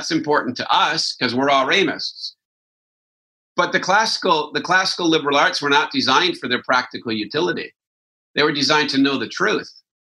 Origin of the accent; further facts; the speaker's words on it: Wisconsin, United States; Now, I'm from Wisconsin, so I get it.